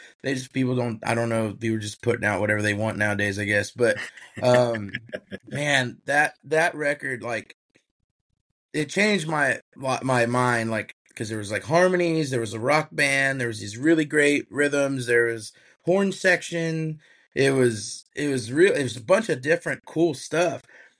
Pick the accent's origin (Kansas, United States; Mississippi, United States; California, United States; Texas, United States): Texas, United States; George West; Man, so growing up in George West is South Texas. A lot of people ask, well, what part of South Texas? And I'm just like, well, it's between San Antonio and Corpus.